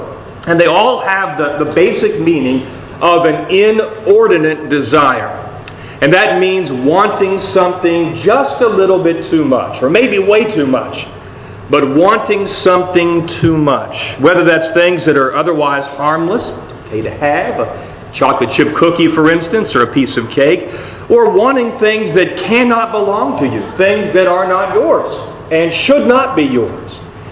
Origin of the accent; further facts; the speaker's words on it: Paden City, West Virginia, United States; Back in my hometown of Payton City, West Virginia, we enjoy pepperoni rolls. We enjoy hot dogs with sauce.